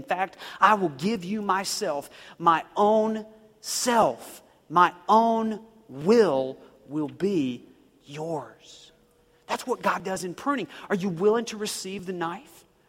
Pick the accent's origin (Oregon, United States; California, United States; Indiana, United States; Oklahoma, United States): Oklahoma, United States; I grew up in Oklahoma, and so deep down in the dark recesses of my soul, I have this little twinge of an affinity for country music. Okay, we have two kinds of music in Oklahoma, country and western.